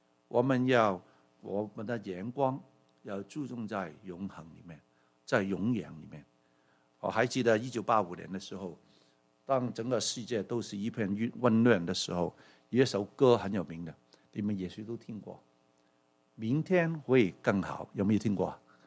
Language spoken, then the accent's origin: Chinese; Hong Kong; 38年前，我们香港人好几百万人